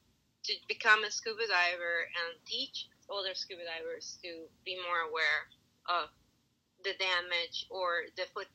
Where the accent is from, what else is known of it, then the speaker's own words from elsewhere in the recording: Mexico; English is a second language; now in San Diego, United States; I am from Mexico. Okay. Now I live in San Diego.